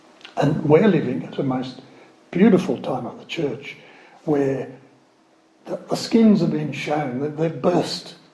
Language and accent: English; Ireland; Here am I being very proud of being Irish, aren't I?